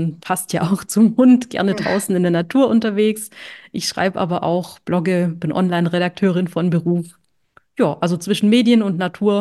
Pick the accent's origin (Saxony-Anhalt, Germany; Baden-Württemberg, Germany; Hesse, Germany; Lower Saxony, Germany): Baden-Württemberg, Germany; Stuttgart; ich komme aus Stuttgart und bin jetzt auch schon 36 Jahre alt